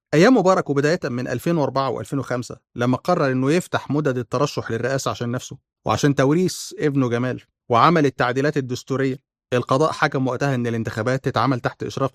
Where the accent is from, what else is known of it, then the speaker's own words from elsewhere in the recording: Egypt; وإزاي صدرت الحاضر والمستقبل من إيدينا كمصريين